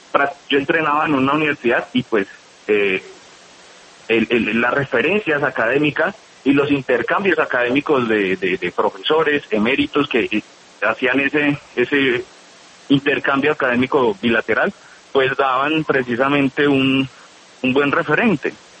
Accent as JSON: {"language": "Spanish", "town": "Neiva", "region": "Huila", "country": "Colombia", "tie": "born there", "lives_now": "Pereira, Colombia", "said": "Como soy oriundo de la ciudad de Neiva, yo nací en Neiva"}